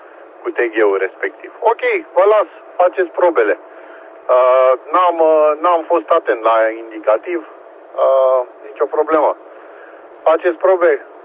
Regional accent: Pitești, Argeș, Romania; mobil prin Bulgaria. QTH-ul de bază, adică deloc, sunt din Pitești.

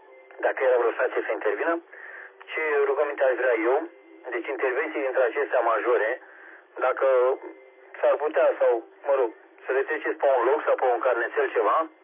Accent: Romania; e clară treaba că sunt român și orice român care i-a ajutat sau salvat este fratele meu, suntem frați români, nu?

